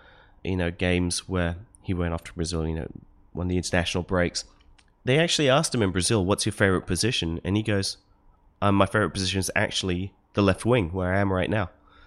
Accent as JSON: {"language": "English", "country": "New Zealand", "tie": "born or raised there", "said": "It's kind of what I was like when I grew up in New Zealand."}